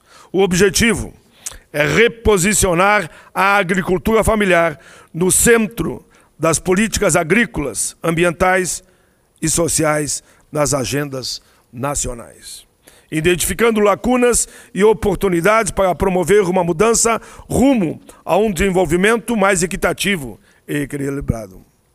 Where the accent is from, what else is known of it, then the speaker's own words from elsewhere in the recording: Caxias do Sul, Rio Grande do Sul, Brazil; lá da minha cidade, Caxias do Sul